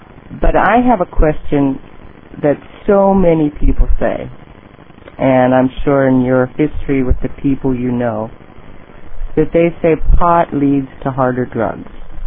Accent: West Palm Beach, Florida, United States; I'm from West Palm Beach.

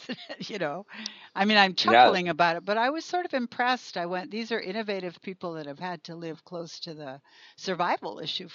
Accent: Canada; because I'm Canadian, and we ran draft dodgers and deserters through the underground in Vancouver.

